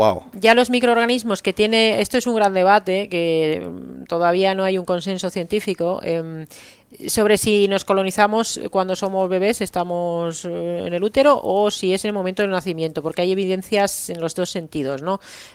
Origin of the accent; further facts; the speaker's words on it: Karelia, Finland; yo soy de Karelia, de la Karelia finlandesa, y hay una Karelia en Rusia y una Karelia en Finlandia